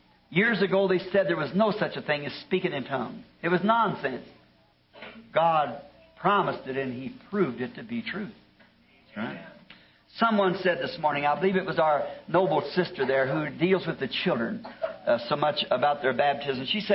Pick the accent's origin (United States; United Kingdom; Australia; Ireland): Ireland; My people are Catholic, as you know, being an Irishman.